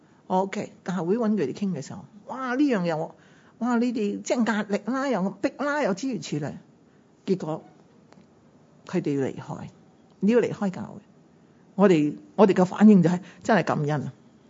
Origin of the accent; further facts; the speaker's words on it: Guangdong, China; 我哋广东人有一句说话真系好叻噶，